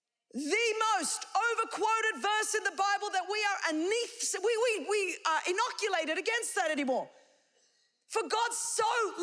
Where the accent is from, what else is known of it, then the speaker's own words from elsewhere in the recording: Australia; I come from Australia. We're obsessed with sheep.